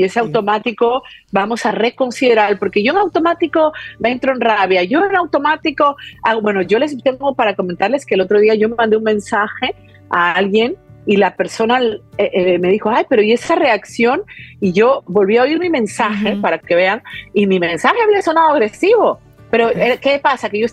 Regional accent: Peru; yo fui criada en Perú con terrorismo, fíjense, uh-huh, si yo fui criada bajo el, o sea, en un pueblo, en una población con terrorismo

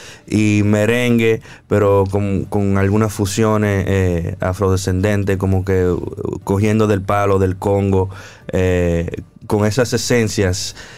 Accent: New York City, New York, United States; soy nacido y criado en Nueva York al final. Y me fui conectando con mis raíces a través de la música.

